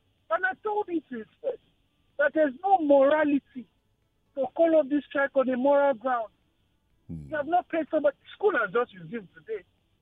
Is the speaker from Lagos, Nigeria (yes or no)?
yes; Apapa, Lagos, Nigeria; I grew up in Apapa. I went to the Apapa Primary Health Center as a child.